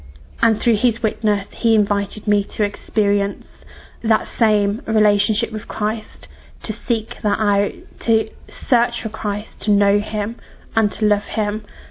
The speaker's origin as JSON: {"language": "English", "town": "Birmingham", "region": "West Midlands", "country": "United Kingdom", "said": "I'm 25 years old and I'm from Birmingham. 3 years ago, I was a lapsed Catholic"}